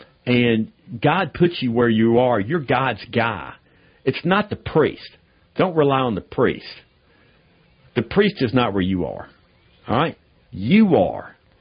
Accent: Southeast, United States; I'm from the South, the Southeast. We go crazy over college football.

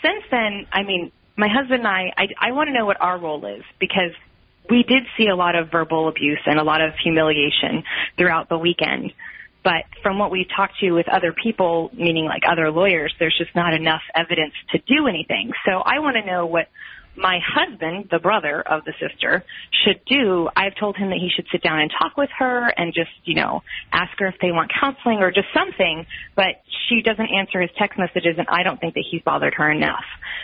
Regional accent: Texas, United States; No, I'm from Texas, so that's why.

